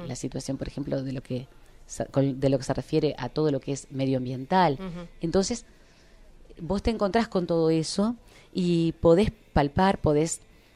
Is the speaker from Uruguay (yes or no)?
yes; Canelones, Uruguay; Nací en Canelones.